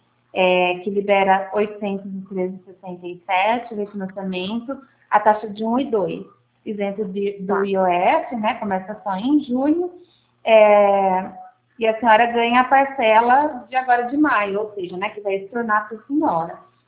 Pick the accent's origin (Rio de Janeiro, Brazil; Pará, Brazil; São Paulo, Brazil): São Paulo, Brazil; Botucatu; Eu sou de Botucatu.